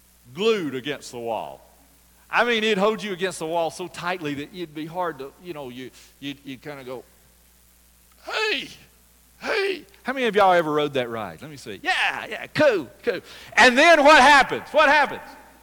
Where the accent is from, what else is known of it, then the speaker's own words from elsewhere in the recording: Georgia, United States; I grew up around Six Flags Over Georgia. And when I was growing up at Six Flags Over Georgia, they had this neat ride.